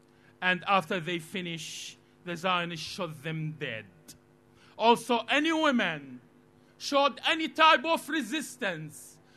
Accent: Tantura, Palestine; My friends, I'm from Tantura, the best beautiful beach in Palestine

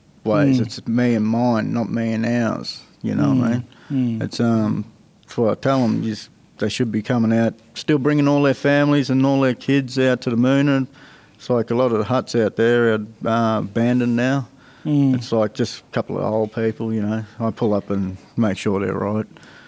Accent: Cummeragunja, New South Wales, Australia; Yeah, I grew up on Moonah. Like Cummer Gunja as well. I grew up on Cummer.

